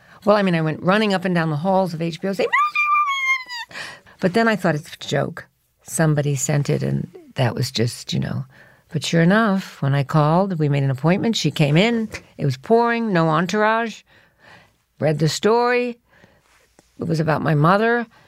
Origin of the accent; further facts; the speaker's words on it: New York, United States; 2nd Avenue and 6th Street. My father was a postman.